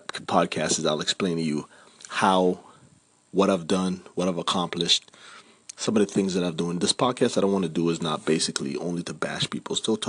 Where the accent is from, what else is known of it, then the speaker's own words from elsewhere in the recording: Jamaica; I'm from Jamaica, you know what I'm saying? If you can't figure it out already, bad man from Jamaica, boss man.